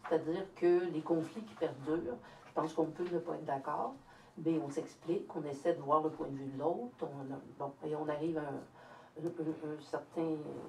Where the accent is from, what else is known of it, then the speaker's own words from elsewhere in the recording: Saint-Gérard, Quebec, Canada; now in Stratford, Canada; même si j'ai été élevée à Saint-Gérard et que je suis au lac Elgin depuis des décennies